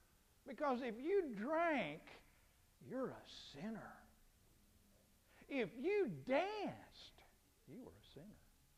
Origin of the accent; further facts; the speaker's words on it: Arkansas, United States; born there; I was born in Arkansas.